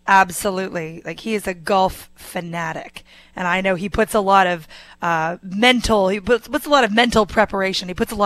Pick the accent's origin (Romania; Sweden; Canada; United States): Canada; Oakville, Ontario; I say outside of Toronto for people that aren't from Toronto. It makes me sound like I'm cooler, but I'm from Oakville, Ontario, which has a bunch of lovely golf courses.